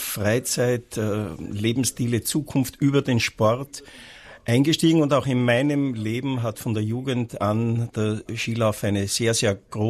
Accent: Austria; in den 90er Jahren bei uns in Österreich die Skikurse, die Pflichtskikurse für Grundschüler und Sekundarstufe 1 mehr oder weniger nicht mehr verpflichtend, manche sagen abgeschafft wurden.

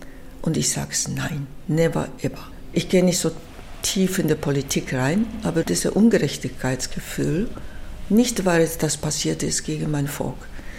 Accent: Japan; Und bei uns, also ich komme aus Japan, war meine Kindheit die Natur das Gegenteil.

